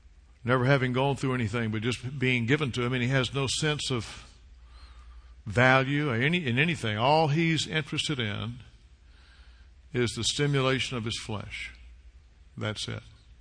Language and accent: English; Southeast, United States; Is there anyone in here tonight who was born and raised in the Southeast besides me?